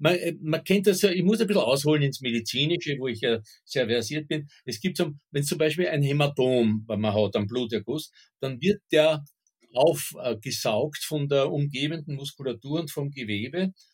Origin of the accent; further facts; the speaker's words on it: Burgenland, Austria; Also ich finde, ich kann mich als Kind noch erinnern an so Dorfgendarmen im Südburgenland.